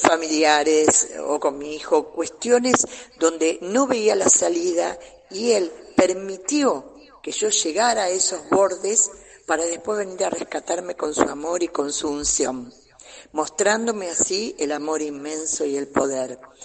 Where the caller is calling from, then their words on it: Buenos Aires, Argentina; de Buenos Aires, les mando un amor inmenso.